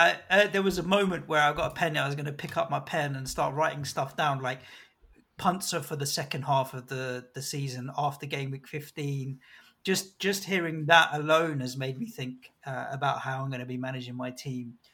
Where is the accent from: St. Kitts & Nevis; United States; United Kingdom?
United Kingdom; England; I'm born and bred in England